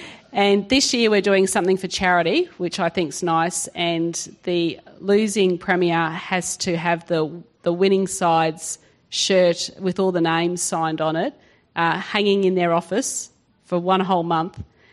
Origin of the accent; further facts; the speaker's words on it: Queensland, Australia; there is something unique about living in Queensland and being a Queenslander.